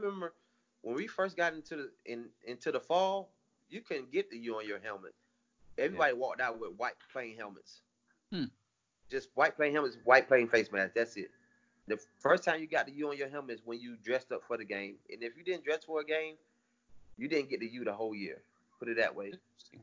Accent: Miami, Florida, United States; As a kid growing up in Miami, playing Ultimates on those Saturdays when Miami and Florida State were playing

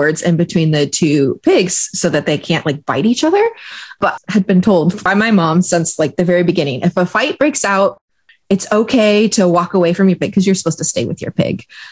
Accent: Ritzville, Washington, United States; I was born in Moses Lake in Eastern Washington, but I grew up in Ritzville and going to Menno Mennonite Church over there.

